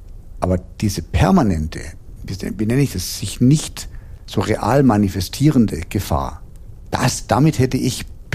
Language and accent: German; Heidelberg, Baden-Württemberg, Germany; bis zurück nach Heidelberg, wo ich herstamme. Also ich bin gar nicht so weit weg von deinem Schwabenland.